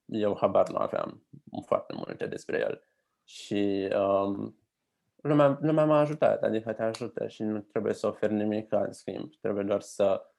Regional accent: Bucharest, Romania; Pentru că m-am născut în București, am urmat toate studiile în București.

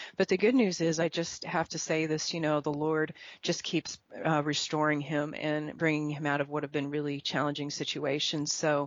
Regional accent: Colorado, United States; now in Dallas, United States; I live in the Dallas area. I'm actually from Colorado, though.

